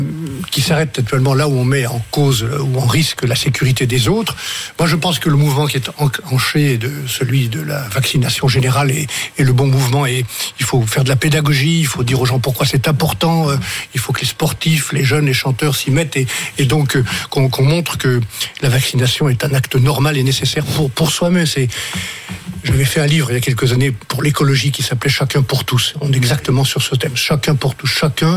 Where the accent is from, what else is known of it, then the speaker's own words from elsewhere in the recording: France; Donc je suis français, passionnément français.